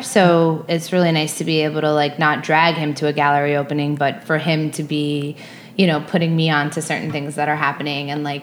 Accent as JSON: {"language": "English", "town": "Long Island", "region": "New York", "country": "United States", "tie": "born or raised there", "said": "So I grew up on Long Island with two very creative parents."}